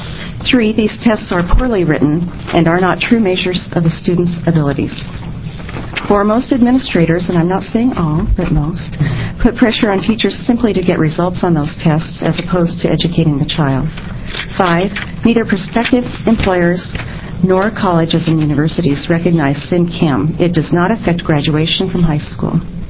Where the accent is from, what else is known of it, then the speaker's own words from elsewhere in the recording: Prineville, Oregon, United States; now in West Linn, United States; My roots are in Oregon. I've been born and raised in Prineville. I have lived in Portland, but I, for the last 18 years, have lived in West Lynn.